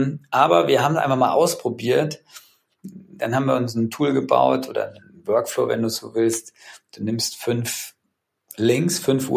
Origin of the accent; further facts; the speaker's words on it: Munich, Bavaria, Germany; wir sind ja Münchner